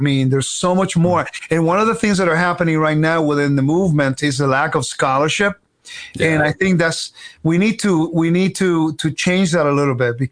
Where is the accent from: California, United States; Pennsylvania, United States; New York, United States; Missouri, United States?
California, United States; also born or lived in Puerto Rico; Well, I was born in Puerto Rico, nice little island in the Caribbean. Then I was raised in California.